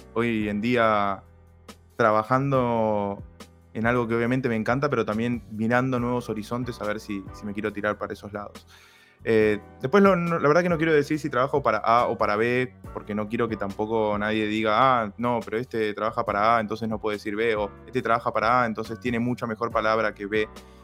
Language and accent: Spanish; Argentina; Yo soy argentino.